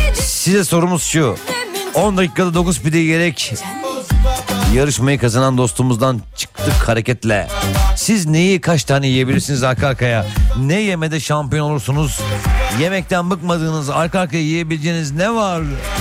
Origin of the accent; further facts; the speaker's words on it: Istanbul, Turkey; O rahmetli valide Reşari'ye peder Niksallı. Ana babadan Tokatlıyız. Doğma büyüme İstanbulluyuz ama yüreğimiz, kökümüz orada.